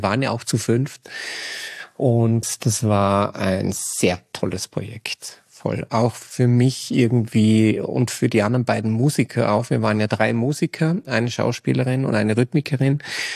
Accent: Dornbirn, Vorarlberg, Austria; born or raised there

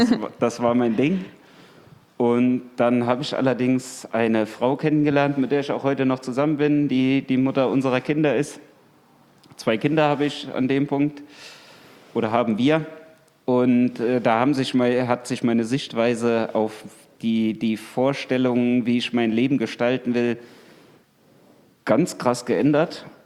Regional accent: Mainz, Rhineland-Palatinate, Germany; moved away as an adult; Ich bin gebürtig aus Mainz, habe zwei Brüder und habe Mainz nach dem Abitur verlassen, um zum Studium nach Leipzig zu gehen.

